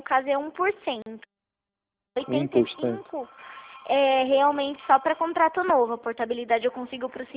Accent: Limeira, São Paulo, Brazil; Eu sou aqui da região de Limeira.

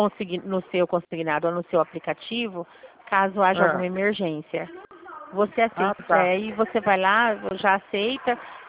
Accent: Flora Rica, São Paulo, Brazil; Ah, eu sou de Flória Rica, na verdade, já ouviu falar?

